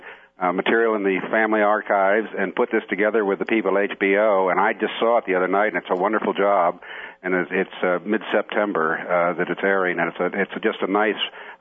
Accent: Ohio, United States; No, I was from Ohio, but I came down there to school.

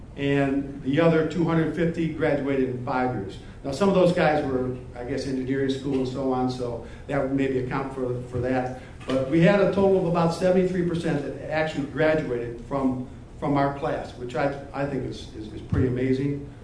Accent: Mentor, Ohio, United States; As I mentioned, I'm from Mentor, Ohio

